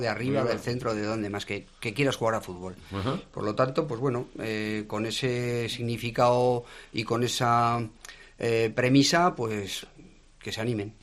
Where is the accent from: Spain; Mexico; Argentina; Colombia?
Spain; Tudela, Navarre; Pues porque al final somos de Tudela, y cuando digo de Tudela es de la Ribera